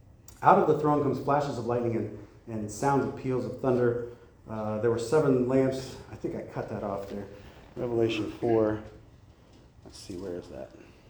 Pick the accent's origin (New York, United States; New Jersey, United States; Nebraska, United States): Nebraska, United States; now in California, United States; When I grew up in Nebraska and a thunderstorm came through, stuff fell off the shelves when that lightning hit.